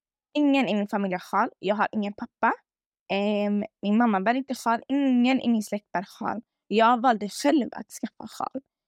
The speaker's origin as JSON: {"language": "Swedish", "country": "Syria", "said": "Jag är från Syrien och jag är muslim."}